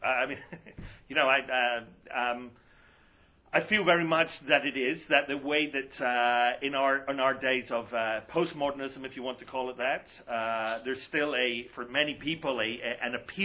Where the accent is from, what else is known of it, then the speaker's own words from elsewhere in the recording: Scotland, United Kingdom; I'm from Scotland. We don't do high culture